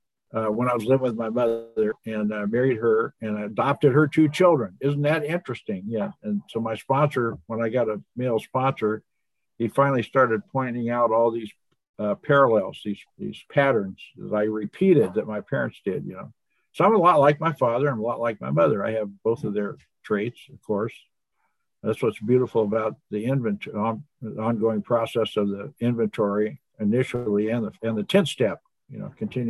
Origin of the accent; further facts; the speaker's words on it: Oakland, California, United States; born there; And I was born in Oakland, California at the Naval Hospital.